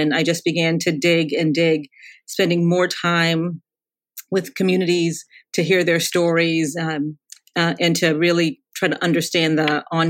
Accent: Connecticut, United States; And I grew up in Connecticut, one of the richest states in the country, but deep poverty, deep inequality, deep segregation.

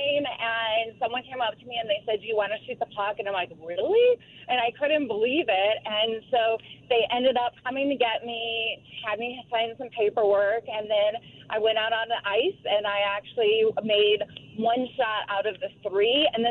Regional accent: Chicago, Illinois, United States; So we're both from Chicago, and I had been out with him on several dates. And then I moved to New York City

